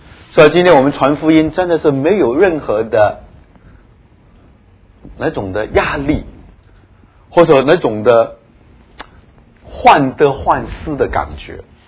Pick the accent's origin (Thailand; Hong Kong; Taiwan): Hong Kong; accent: Cantonese-accented Mandarin; Chinese is a second language; 或许是因为我不是从大陆来的，我是香港来的，他听我这个广东国语就听得不顺